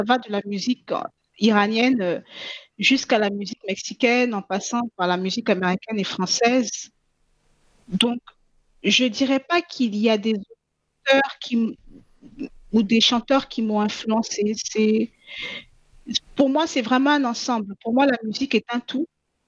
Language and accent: French; Côte d’Ivoire; also born or lived in Caribbean; now in France; J'ai grandi en Côte d'Ivoire. J'ai vécu dans les Caraïbes également, avant de m'installer en France, qui à la base est le pays où je suis née.